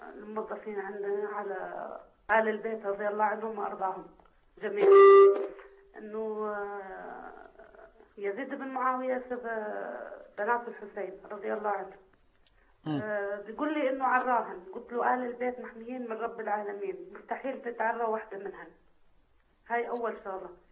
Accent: Syria; من سوريا.

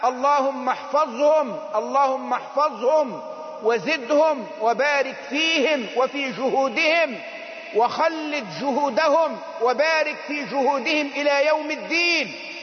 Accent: Egypt; بلدنا مصر

